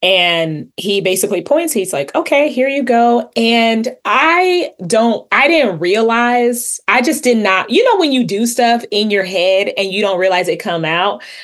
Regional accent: United States; moved away as an adult; 10 lessons that I have learned as an American living overseas

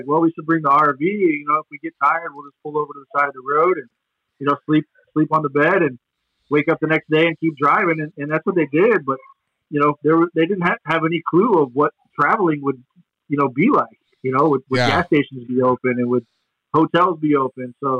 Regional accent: Huntsville, Alabama, United States; Yeah, I was born in Huntsville, Alabama.

